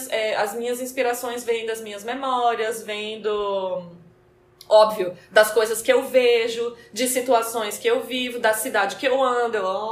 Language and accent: Portuguese; Spain; Minha subjetividade, ela é espanhola, assim. Lógico, é de onde eu vim.